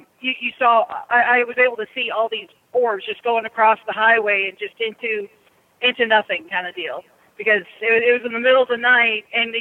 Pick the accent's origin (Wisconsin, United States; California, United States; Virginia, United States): California, United States